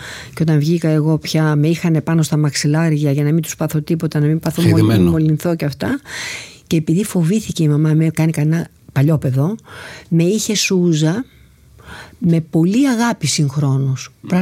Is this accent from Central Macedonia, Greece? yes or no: yes; Thessaloniki, Central Macedonia, Greece; born there